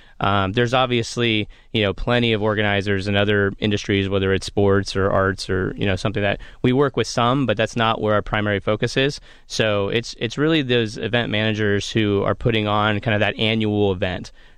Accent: Manchester, North West England, United Kingdom; born there; my dad's from here. All his side of the family's from here. I was born in Manchester, England.

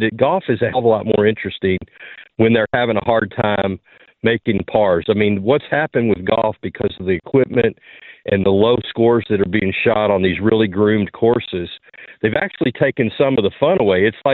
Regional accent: Kentucky, United States; also born or lived in Louisiana; Well, I'm going to come up there. I grew up in Kentucky, and I went to LSU.

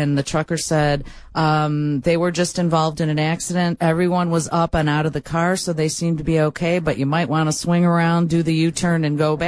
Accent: Brookfield, Illinois, United States; Because I grew up in Brookfield. There was one Jewel.

